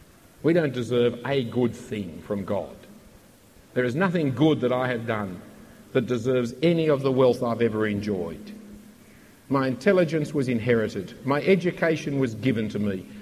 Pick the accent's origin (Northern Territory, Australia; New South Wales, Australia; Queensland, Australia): New South Wales, Australia; Bellevue Hill; I know it, I come from Bellevue Hill.